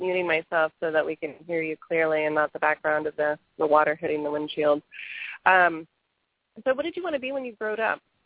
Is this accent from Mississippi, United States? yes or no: no; Florida, United States; coming to the crux of my battle with trying to relocate to my home state of Florida.